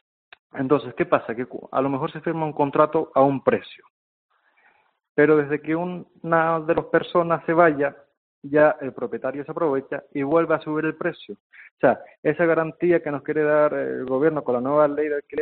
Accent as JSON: {"language": "Spanish", "region": "Canary Islands", "country": "Spain", "said": "yo que soy de Fuerteventura, que es una isla no capitalina"}